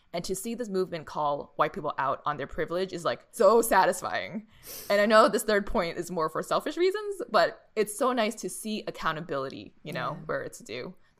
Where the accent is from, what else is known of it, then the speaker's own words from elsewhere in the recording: Boston, Massachusetts, United States; Two, growing up in Boston, there were different neighborhoods that were known for gun and gang violence.